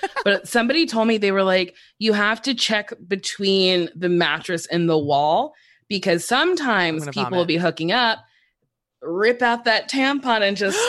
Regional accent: New Jersey, United States

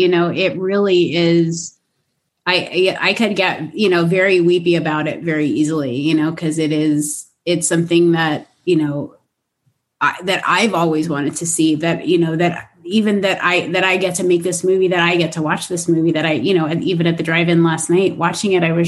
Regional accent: Los Angeles, California, United States; I really wanted, even though I'm from Los Angeles

